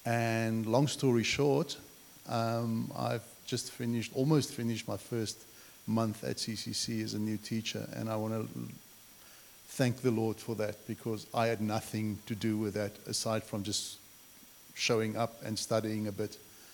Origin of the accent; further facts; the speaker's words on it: South Africa; also born or lived in Brisbane; now in Gympie, Australia; And we immigrated from South Africa. I lived in Brisbane for a while I was studying. And then just stepped out in faith to come to Gympie.